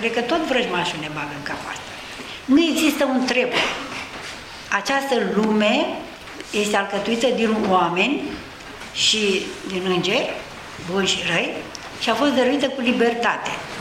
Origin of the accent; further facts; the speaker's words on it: Vâlcele, Romania; Vâlcele-i satul meu natal, da?